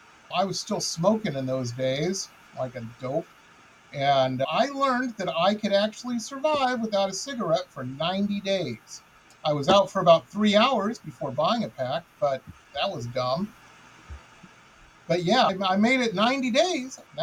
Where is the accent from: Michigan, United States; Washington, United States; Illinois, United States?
Michigan, United States; Detroit; I grew up in Detroit, and so, of course, Motown and all of that was just constantly on.